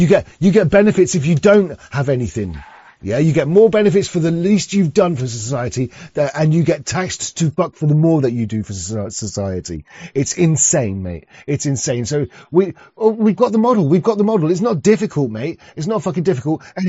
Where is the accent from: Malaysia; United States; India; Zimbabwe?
Zimbabwe; Well, I came from Rhodesia, which was as close to perfection at that time as you could get